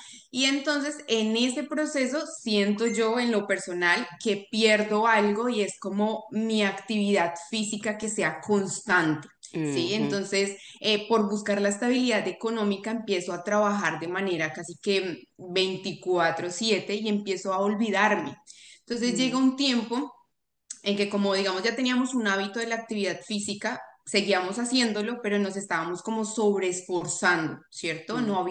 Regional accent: Bogotá, Colombia; tengo 28 años. También soy de Bogotá, Colombia, soy psicóloga en Colombia

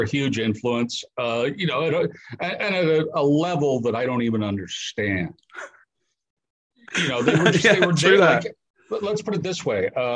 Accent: South East England, United Kingdom; born there; I mean, I was born in 1962 in the south of England.

